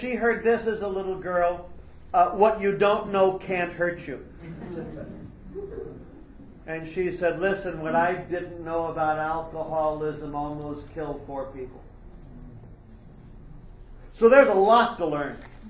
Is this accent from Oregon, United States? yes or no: no; San Jose, California, United States; I grew up down in San Jose, and my father's parents lived in Menlo Park.